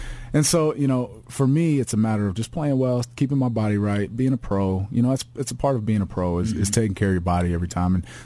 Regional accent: Cincinnati, Ohio, United States; because I'm from Cincinnati. Like, you guys are over here claiming Texas is the best football, but I'm here, you know, I'm clearly from Cincinnati, coming from there, and you guys are disrespecting me, you know?

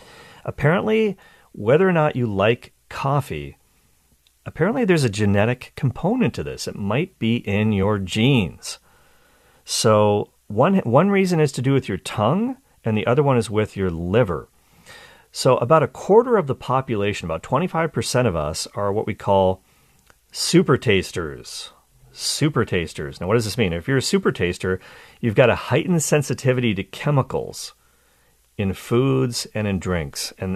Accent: Toronto, Ontario, Canada; my hometown university, the University of Toronto, a major research university, great university

